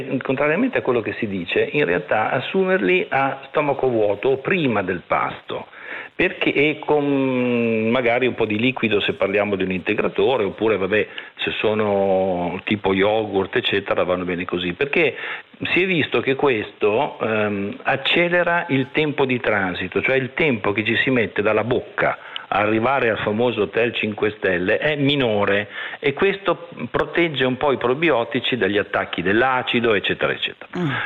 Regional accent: Genoa, Liguria, Italy; e sempre da genovese

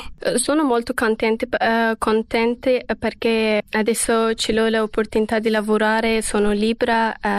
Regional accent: Afghanistan; now in Italy; sono dall'Afghanistan. Sono arrivata in Italia con un progetto lavorativo e prima di venire in Italia sono stata in Pakistan per 1 anno e mezzo. Dopo sono arrivata in Italia.

